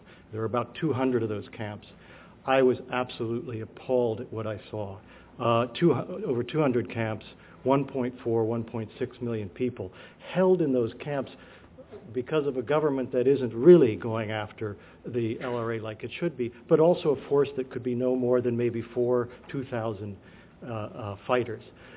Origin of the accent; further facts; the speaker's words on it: Berkeley, California, United States; I'm from Berkeley and we don't wear suits an awful lot